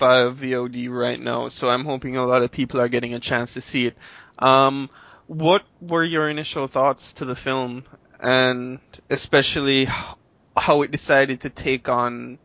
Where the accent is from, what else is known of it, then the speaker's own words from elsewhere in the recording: Jamaica; the moment I say I'm from Jamaica